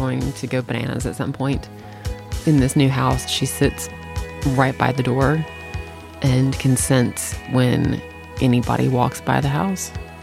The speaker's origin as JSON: {"language": "English", "region": "Tennessee", "country": "United States", "tie": "born or raised there", "said": "When I grew up in Tennessee, we didn't have basements because of the water level, the water table."}